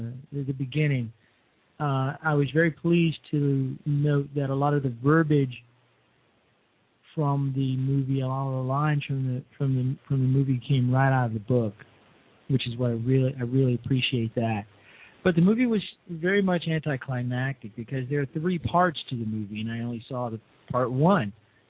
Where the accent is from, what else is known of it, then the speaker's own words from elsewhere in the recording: Chicago, Illinois, United States; I mean, I'm from Chicago, not from Pennsylvania, the pretty much the birthplace of the modern steel mill.